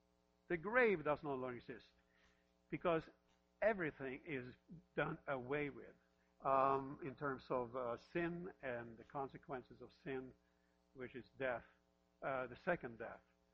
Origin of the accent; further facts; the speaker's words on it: Norway; I'm from Norway, and in Norway we have what we call Norse mythology